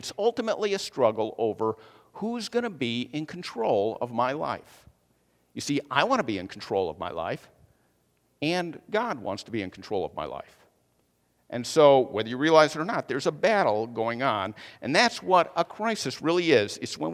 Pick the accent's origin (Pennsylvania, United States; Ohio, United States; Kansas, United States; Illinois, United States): Illinois, United States; Chicago; because I grew up in the Chicago area and it's difficult to get back there.